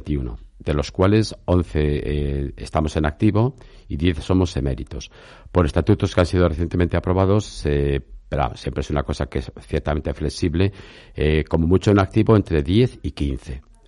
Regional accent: Burgos, Castile and León, Spain; also born or lived in Peru; Soy natural de Burgos, tengo 59 años. Llevo 33 de sacerdote.

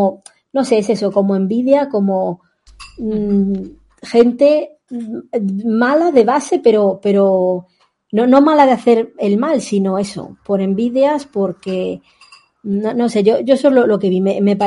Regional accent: Galicia, Spain; Yo soy gallega, ¿vale?

